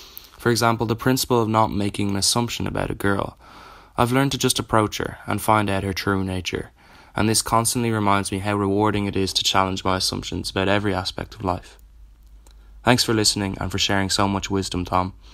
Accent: Dublin, Leinster, Ireland; I'm from Dublin, Ireland, and I'm 18 years old, just out of school.

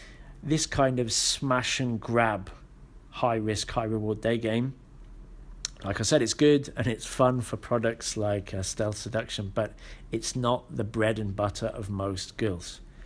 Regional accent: Wales, United Kingdom; or I say I'm from Wales, I used to teach children, now I do this.

